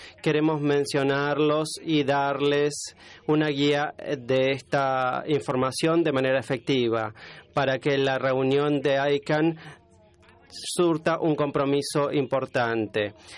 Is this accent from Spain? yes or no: no; Turkey; Spanish is a second language; Yo vengo de Turquía originalmente y trabajé con un equipo que trajo a la Internet a Turquía.